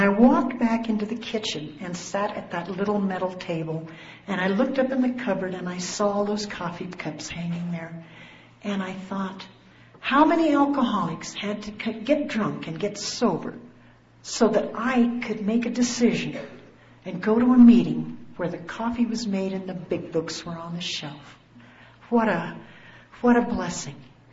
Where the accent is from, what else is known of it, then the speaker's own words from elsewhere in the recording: Southwest, United States; I stand here before you, a Hispanic female, born and raised in the Southwest.